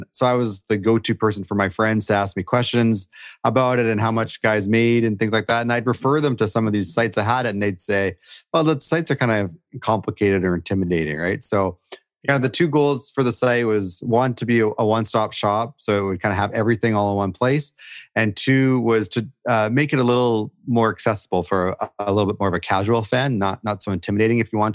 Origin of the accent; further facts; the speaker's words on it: Edmonton, Alberta, Canada; Growing up in Edmonton, I remember